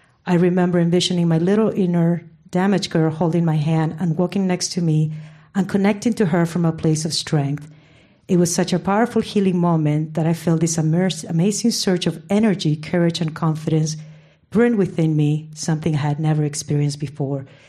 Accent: Lima, Peru; I was born and raised in Lima, Peru

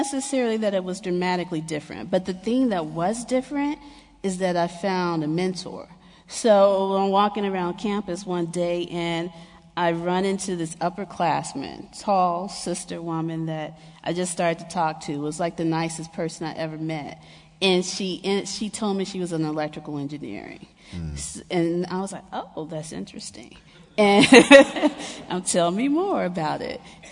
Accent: Memphis, Tennessee, United States; I come from Memphis, I'm like an honor student, like top honor student

